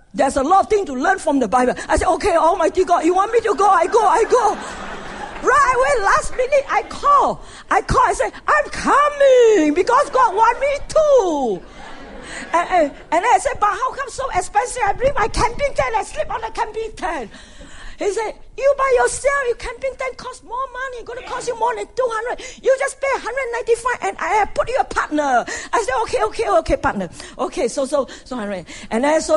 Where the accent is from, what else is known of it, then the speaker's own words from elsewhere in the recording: California, United States; English is a second language; And I say, hey, I come from Southern California, Lomina too.